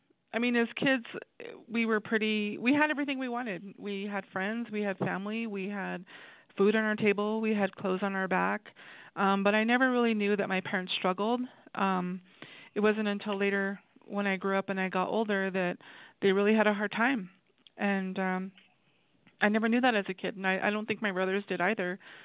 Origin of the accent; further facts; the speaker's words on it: Isleta Pueblo, New Mexico, United States; So I was born in Albuquerque. I am from the Pueblo of Isleta here, which is about south of Albuquerque.